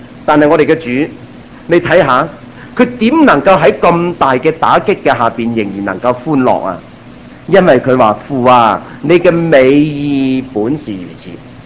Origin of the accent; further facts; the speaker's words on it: Guangdong, China; 我们广东人最明白，一成了年出来做事，广东话说什么呢？